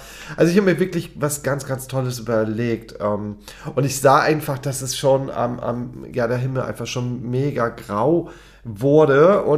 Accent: Husum, Schleswig-Holstein, Germany; Es war in Husum, meiner Hometown, also ich komme ursprünglich aus Husum, der erste CSD.

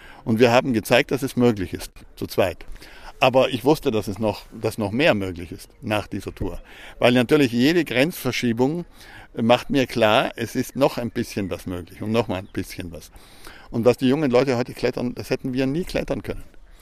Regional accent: Villnöß, Trentino-Alto Adige, Italy; in Südtirol, kommen aus dem Vilnöstal, wo ich herkomme.

